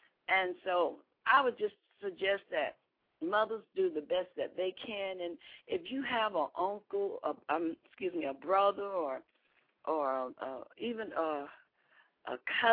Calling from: Decatur, Georgia, United States; I was just going to say I'm calling from Decatur, Georgia.

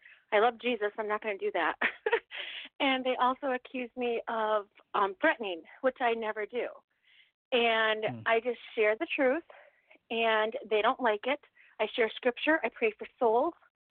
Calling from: Michigan, United States; from Michigan.

